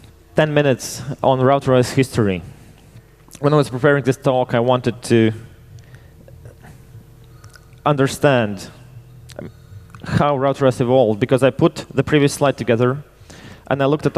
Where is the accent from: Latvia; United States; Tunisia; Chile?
Latvia; By the way, MicroTik are a Latvian company. I come from Latvia. They are also a Latvian company.